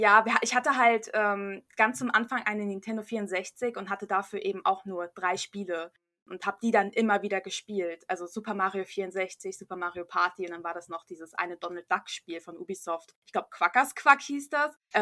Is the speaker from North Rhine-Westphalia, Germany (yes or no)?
no; Berlin, Germany; Es war in Berlin. Ich bin auch Berlinerin